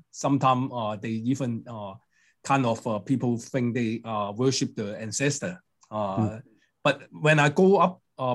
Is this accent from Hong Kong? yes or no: yes; Hong Kong; I grew up in Hong Kong.